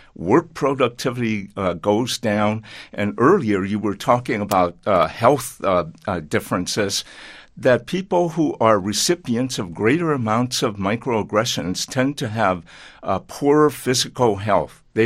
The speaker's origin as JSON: {"language": "English", "town": "Portland", "region": "Oregon", "country": "United States", "tie": "born there", "said": "I was born in Portland, Oregon"}